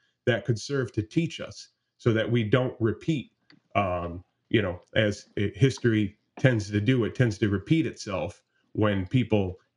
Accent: Northeast, United States; I know growing up in the Northeast that the Civil War was always that one lesson

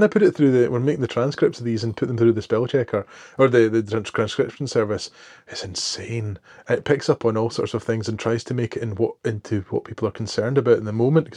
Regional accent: Dunoon, Scotland, United Kingdom; I was very conscious growing up in Dunoon how people in Greenock and Gourock spoke was different to us, and we knew they were different because they had different Scots.

